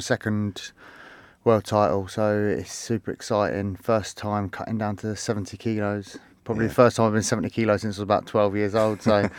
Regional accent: Denham, South East England, United Kingdom; also born or lived in Hillingdon; Denham, which is just outside Uxbridge. I was born in Hillenden, grew up in Denham, little village.

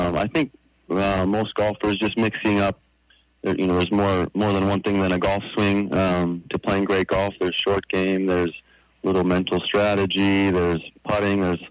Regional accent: North Dakota, United States; moved away; I'm from North Dakota originally.

